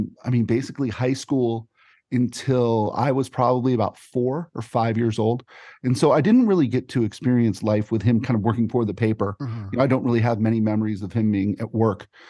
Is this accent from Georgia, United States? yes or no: no; San Diego, California, United States; I grew up in Del Cerro, you know, probably 5 minutes from Jack Murphy.